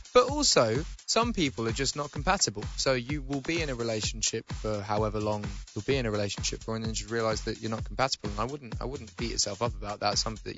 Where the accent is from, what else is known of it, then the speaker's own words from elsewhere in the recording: England, United Kingdom; I mean, I'm English.